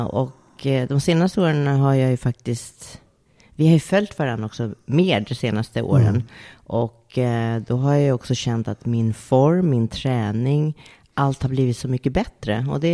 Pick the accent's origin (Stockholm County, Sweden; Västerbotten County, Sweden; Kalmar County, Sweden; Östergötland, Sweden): Stockholm County, Sweden; Upplands Väsby; Vi är ju uppväxta i vilda Väsby.